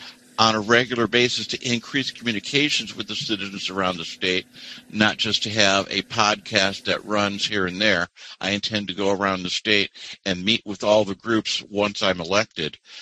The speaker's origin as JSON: {"language": "English", "country": "United States", "said": "I'm from Jackson County."}